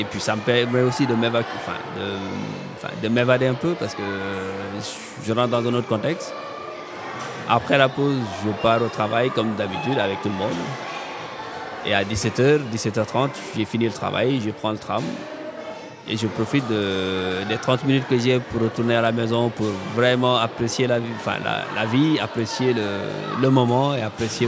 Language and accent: French; Senegal; nous, on vient du Sénégal